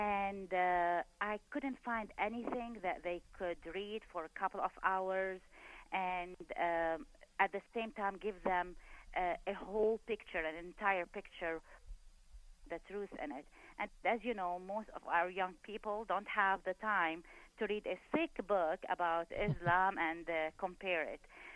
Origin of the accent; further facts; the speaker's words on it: Lebanon; now in United States; Originally, I come from Lebanon in the Middle East.